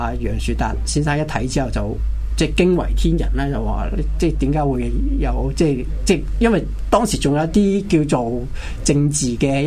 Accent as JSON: {"language": "Cantonese", "country": "China", "said": "咁我哋中國人有人寫有篇文章反駁你"}